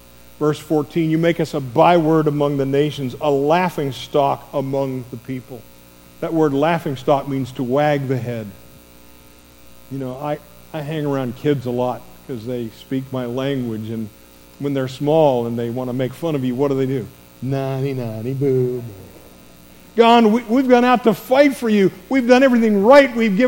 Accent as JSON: {"language": "English", "region": "Northeast", "country": "United States", "tie": "born or raised there", "said": "I grew up in the Northeast, and most of my family was Italian. Most of the people I knew were Italian."}